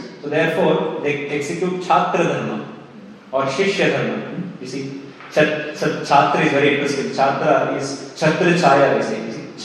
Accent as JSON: {"language": "English", "country": "Australia", "said": "As an Australian, I have a different dharma."}